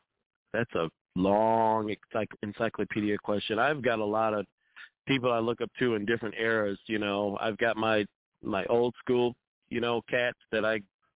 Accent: Montreal, Quebec, Canada; I'm from Montreal, Quebec, you know, Canada. Right now I'm back and forth, Chicago, New York.

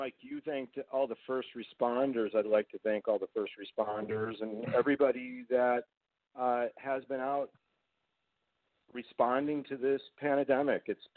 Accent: Arlington Heights, Illinois, United States; also born or lived in North Carolina; Well, I grew up in the Chicago area, the north suburbs. I grew up in a town called Arlington Heights, and I went to a high school called Buffalo Grove High School.

